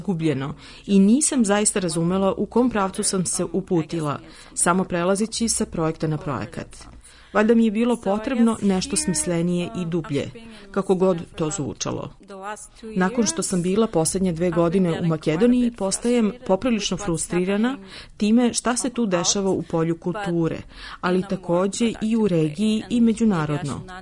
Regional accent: Zagreb, City of Zagreb, Croatia; now in Netherlands; Ja dolazim iz Zagreba, Hrvatske, ali također živim i u Holandiji od 2011.

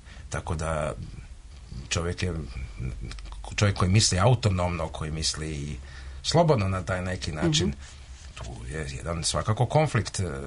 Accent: Croatia; Ja dolazim iz okoline, ja sam iz Hrvatske

